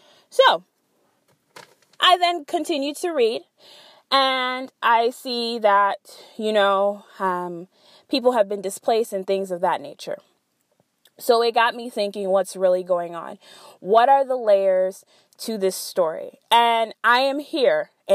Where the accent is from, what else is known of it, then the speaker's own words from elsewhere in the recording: DR Congo; now in United States; I am of Congolese origin. I am from the Democratic Republic of Congo, but I reside in the US and then I also reside in China.